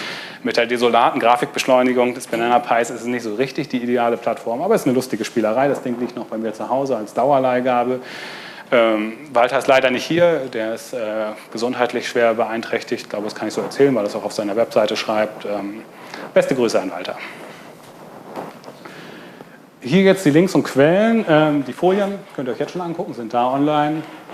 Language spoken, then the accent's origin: German; Hamburg, Germany; ich komme aus Hamburg